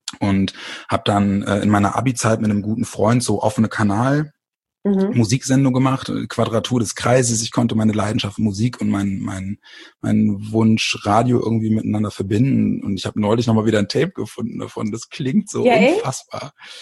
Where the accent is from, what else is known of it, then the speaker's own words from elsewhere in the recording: Bremen, Germany; Und ich komme aus Bremen